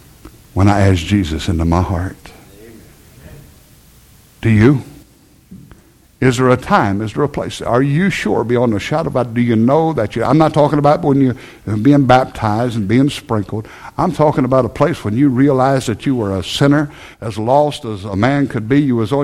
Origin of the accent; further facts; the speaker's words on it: United States; That's an Ebenezer that I, as an American, can go back to.